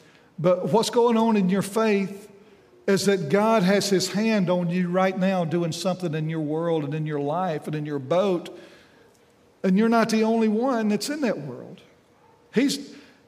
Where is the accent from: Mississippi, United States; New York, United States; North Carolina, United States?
Mississippi, United States; Meridian; And I knew I was from the South Side in Meridian, and I'm looking around there